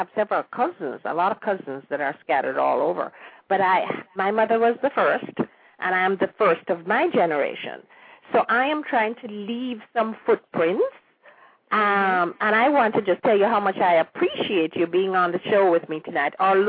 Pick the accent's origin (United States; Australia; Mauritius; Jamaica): Jamaica; that is something that we had in Jamaica because of our being British